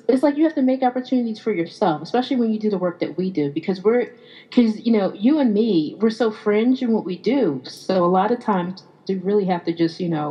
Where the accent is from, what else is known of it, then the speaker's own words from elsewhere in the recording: Philadelphia, Pennsylvania, United States; So yeah, since it was in Philly, and I'm from Philadelphia, so my mom was there